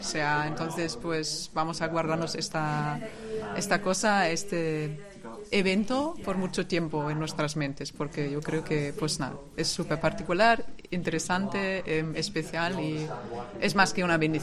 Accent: Germany; Spanish is a second language; now in Spain; porque en mi infancia existía esto en Alemania y ya no existe en Alemania

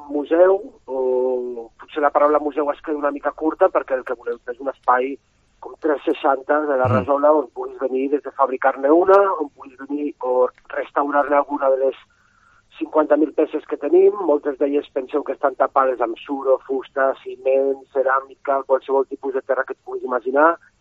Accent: Andorra; moved away as an adult; now in Barcelona, Spain; Jo sóc andorrà, de fet.

